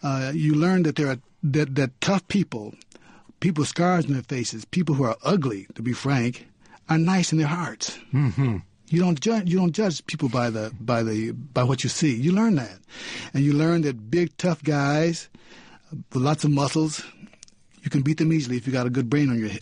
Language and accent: English; Toledo, Ohio, United States; I'm from Toledo, Ohio